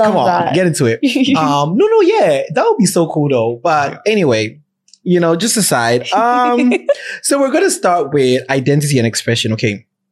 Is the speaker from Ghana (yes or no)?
yes; Ghana; born there; The fact that I was born in Ghana